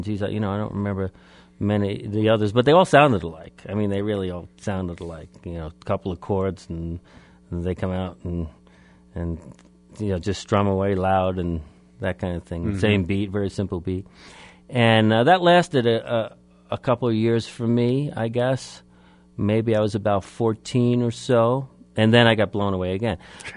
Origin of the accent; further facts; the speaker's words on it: Staten Island, New York, United States; Yeah, I lived in Staten Island. I grew up in Staten Island, one of the forgotten borough of the of the five.